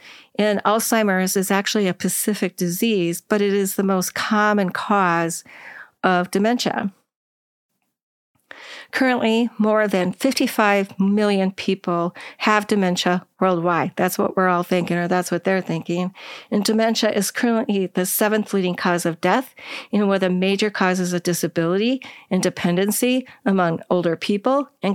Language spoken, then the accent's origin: English; Minneapolis, Minnesota, United States; I grew up in Minneapolis, and this was my favorite time of year there, after the summer, of course.